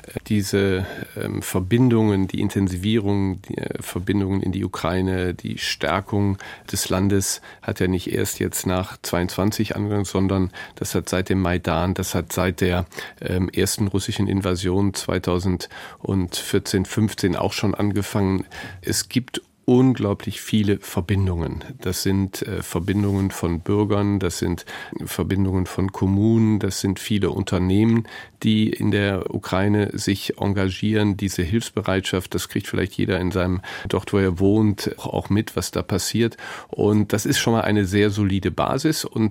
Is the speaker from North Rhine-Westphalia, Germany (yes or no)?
yes; Neuss, North Rhine-Westphalia, Germany; jedenfalls aus meiner Heimatstadt Neuss